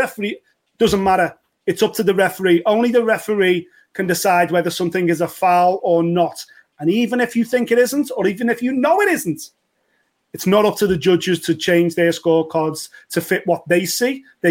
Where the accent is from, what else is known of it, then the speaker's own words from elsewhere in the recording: United Kingdom; And then the beauty of being a Brit is you just get to choose, don't you?